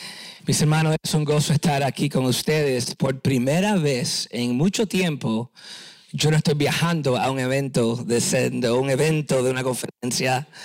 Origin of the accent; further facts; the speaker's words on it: United States; born there; yo nací en Estados Unidos, soy segunda generación en Estados Unidos, soy bilingüe